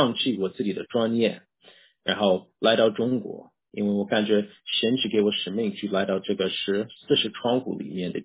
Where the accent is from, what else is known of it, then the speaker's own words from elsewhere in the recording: United States; Chinese is a second language; moved away as an adult; now in Japan; 我是来自美国，小帅是来自中国，然后我们一起在日本